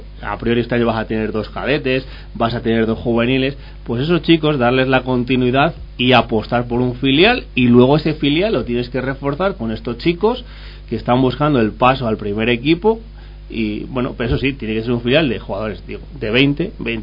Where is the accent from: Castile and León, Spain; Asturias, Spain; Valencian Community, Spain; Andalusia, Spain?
Castile and León, Spain; Guijuelo; also born or lived in Salamanca; Yo soy guijuelense.